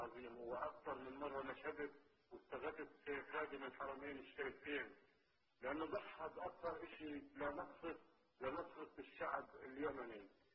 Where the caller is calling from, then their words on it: Gaza Strip, Palestine; انا مش شايف ولا الكهرباء قاطعة عندنا في غزة وفلسطين.